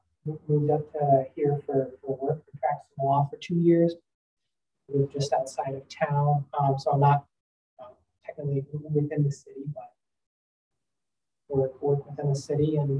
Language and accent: English; Canton, Michigan, United States; now in Sheboygan, United States; Downstate from Canton, Michigan.